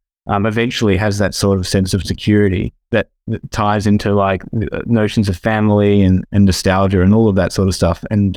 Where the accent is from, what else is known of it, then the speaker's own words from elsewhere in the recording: Perth, Western Australia, Australia; I'm from Perth on the west coast of Australia, which is famously the most isolated city in the world.